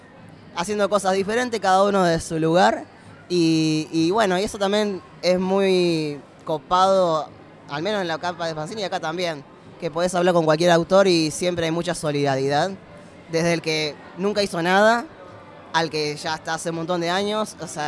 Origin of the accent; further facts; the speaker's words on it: Rosario, Santa Fe, Argentina; yo soy de acá de Rosario